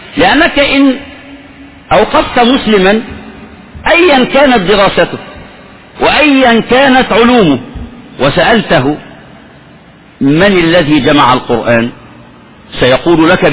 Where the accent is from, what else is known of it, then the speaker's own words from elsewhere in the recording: Egypt; التربية والتعليم رضي الله عنها وأرضاها عندنا في مصر علمت الناس كده